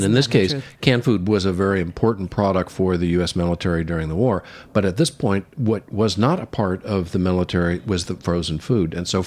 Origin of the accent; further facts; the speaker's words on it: California, United States; I grew up in California.